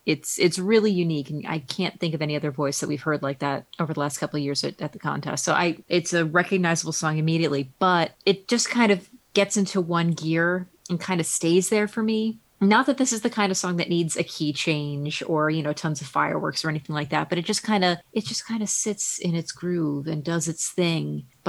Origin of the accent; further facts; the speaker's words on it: Portugal; English is a second language; We are Portuguese, yeah, after all.